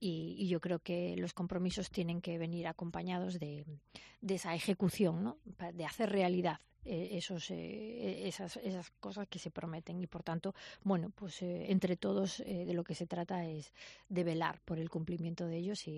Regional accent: Ferrol, Galicia, Spain; yo soy de Ferrol de siempre, y el poder seguir trabajando por esta ciudad

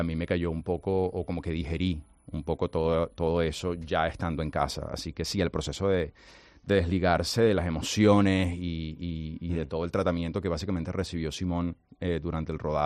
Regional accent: Venezuela; moved away; como venezolano

